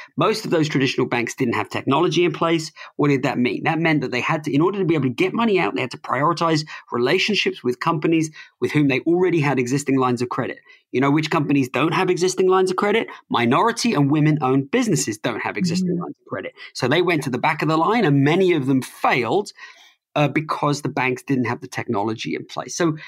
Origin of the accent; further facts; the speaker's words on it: United Kingdom; I mean, I'm a Brit, right?